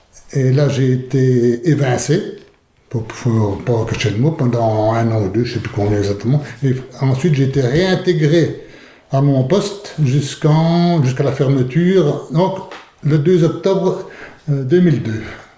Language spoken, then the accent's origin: French; Varzy, Bourgogne-Franche-Comté, France; Je suis né à Varzy dans la Nièvre en 1946. J'ai été à l'école jusqu'à 14 ans. Là, j'ai débuté un CAP de plombier sanitaire à Varzy toujours.